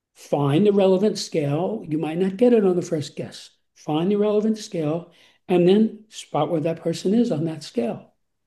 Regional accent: New York City, New York, United States; I'm from New York City. I grew up with Donald Trump ever present.

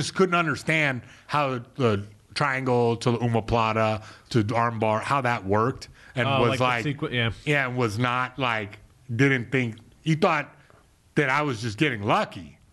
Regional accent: United States; look, I'm American, sort of born here and raised here.

